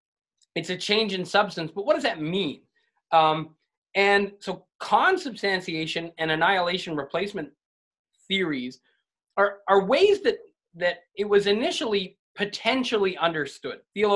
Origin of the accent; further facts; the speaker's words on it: Canada; So yeah, I'm a Canadian.